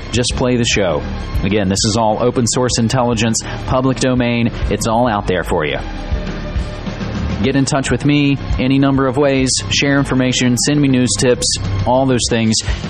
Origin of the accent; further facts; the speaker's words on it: West Virginia, United States; when I see that it's from my home state of West Virginia, it always makes me kind of hang my head.